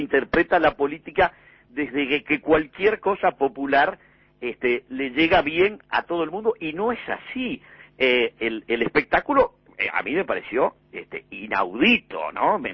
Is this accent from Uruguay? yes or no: yes; Uruguay; como uruguayo, a mí me da una vergüenza espantosa.